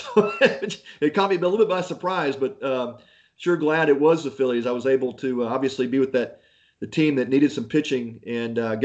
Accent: Houston, Texas, United States; But you know, those were some fun days growing up in Houston."

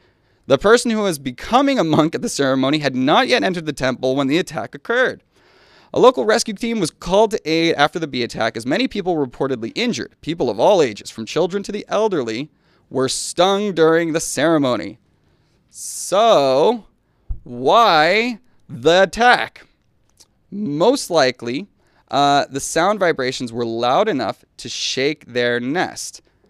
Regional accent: the South, United States; Oh, yeah, I'm from the South. So, Southern barbecue, that ranks up there with the best meats in the world.

